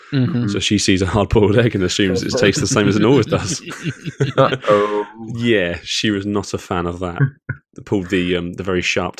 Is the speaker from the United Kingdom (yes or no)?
yes; England, United Kingdom; We had, as tradition is, we're English, we had fish and chips from the takeaway today